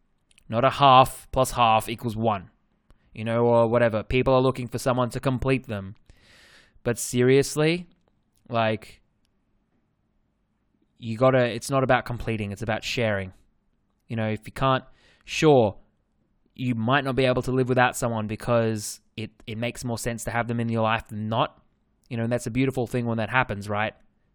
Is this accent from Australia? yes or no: yes; Australia; accent: Australian; With my bloody Australian accent.